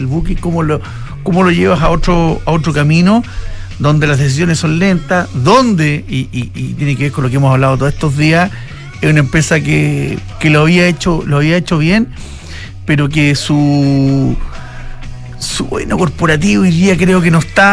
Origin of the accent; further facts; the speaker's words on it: Chile; felizmente soy chileno y voto, sí, aquí